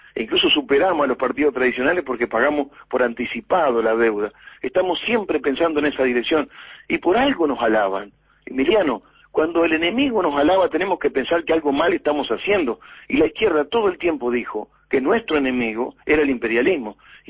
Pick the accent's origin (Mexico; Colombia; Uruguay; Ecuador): Uruguay